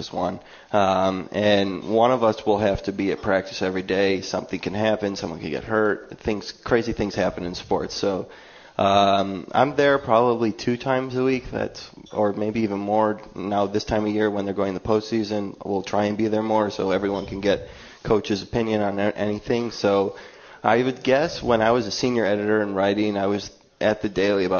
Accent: Northbrook, Illinois, United States; But I grew up in Northbrook, Illinois, which is where the captain, J.T. Comfer, is from.

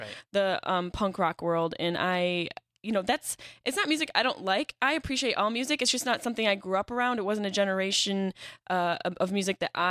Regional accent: Syracuse, New York, United States; I lived in New York City for 10 years, but I'm from Syracuse, which is just a hobunk town.

